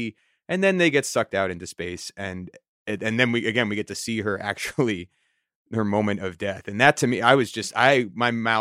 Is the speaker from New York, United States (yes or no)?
yes; New York, United States; as a New Yorker who was here on and after 9/11